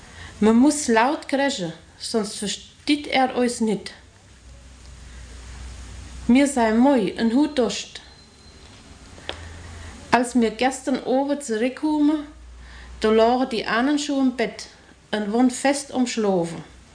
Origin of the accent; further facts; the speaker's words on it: Drachhausen, Brandenburg, Germany; born there; Ich bin geboren in Drahausen.